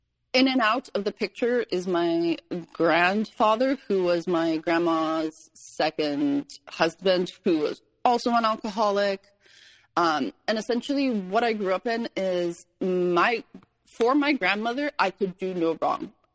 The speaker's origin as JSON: {"language": "English", "country": "Poland", "tie": "born or raised there", "said": "I grew up in Poland just as it was kind of coming out of, I guess it's communist streak."}